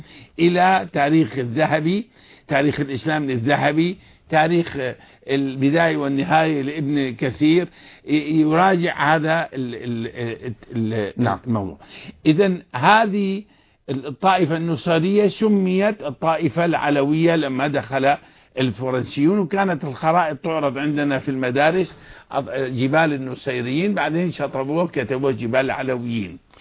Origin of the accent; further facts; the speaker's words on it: Syria; الوضع عندنا في سوريا